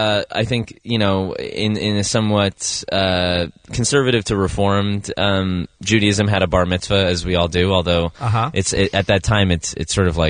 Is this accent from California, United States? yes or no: yes; Los Angeles, California, United States; I grew up in Los Angeles, and I started playing piano and joined a bunch of bands